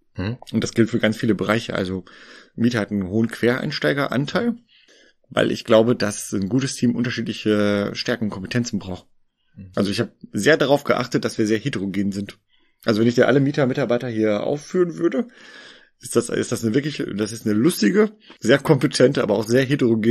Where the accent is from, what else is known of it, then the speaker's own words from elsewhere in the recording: Bielefeld, North Rhine-Westphalia, Germany; Aber unser Herz schlägt in Bielefeld. Also wir sind eine Bielefelder Gesellschaft. Ich bin Ur-Bielefelder. Komm hier weg aus Ostwestfalen.